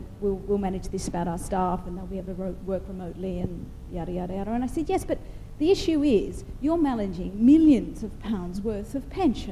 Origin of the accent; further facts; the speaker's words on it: Australia; At least those of you who can tell know that I come from Australia